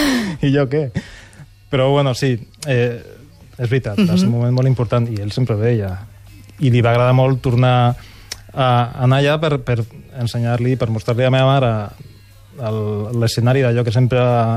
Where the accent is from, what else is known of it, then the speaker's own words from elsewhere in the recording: L'Hospitalet de Llobregat, Catalonia, Spain; que està al barri de Santa Eulàlia, a l'Hospitalet, allà envoltat d'edificis